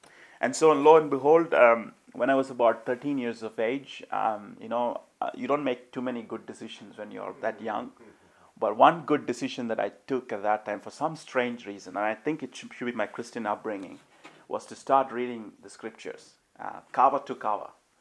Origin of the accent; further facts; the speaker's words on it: India; also born or lived in Nigeria; I grew up in India, or rather I was born in India. I grew up, for 15 years I was in Africa, and I was just sharing with a brother here that I lived in Nigeria for 15 years. We were brought up in a Christian home.